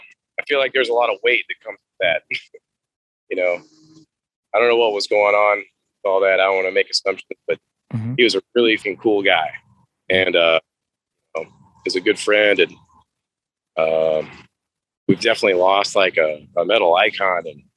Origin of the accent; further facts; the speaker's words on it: Midwest, United States; And I'm from the Midwest, so it's not like we're on the East Coast